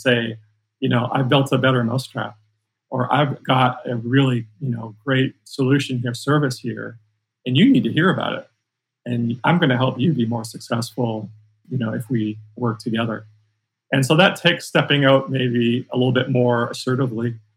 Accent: Canada; moved away as an adult; now in United States; I'm speaking as a Canadian now who's lived in the U.S. for decades, but without losing what, you know, what we take pride in as Canadians too in our DNA.

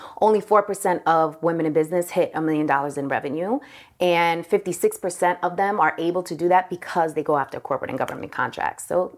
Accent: New York City, New York, United States; I think growing up in New York City has really helped me become an extrovert.

